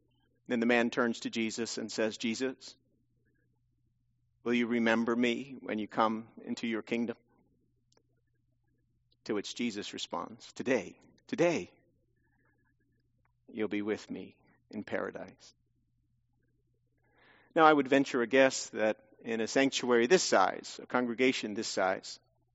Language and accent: English; New Jersey, United States; I'm from New Jersey originally, as I said. There's an old saying, you can take the boy out of New Jersey, but you can't take New Jersey out of the boy.